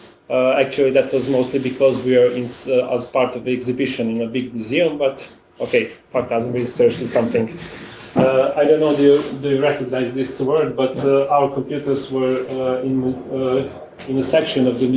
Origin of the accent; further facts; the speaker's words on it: Serbia; English is a second language; everybody … I'm coming from Serbia and I will talk about 8-bit computers from Yugoslavia from the 80s.